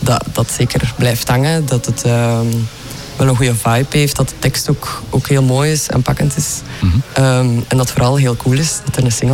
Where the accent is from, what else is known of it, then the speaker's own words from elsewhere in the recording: Ninove, East Flanders, Belgium; we zijn allemaal van Ninove